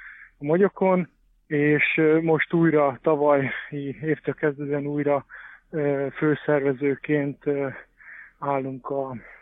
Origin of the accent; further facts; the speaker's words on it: Hungary; illik tudni, mert magyar vagyok